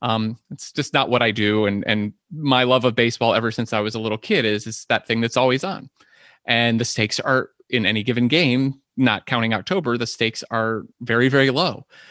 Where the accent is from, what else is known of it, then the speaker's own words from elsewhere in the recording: Detroit, Michigan, United States; now in Ohio, United States; I would watch TBS when I moved away from Detroit and watch the Braves games and everything. But now, I have MLB TV. I could watch basically any game. We're only blacked out here in Ohio from a couple of teams.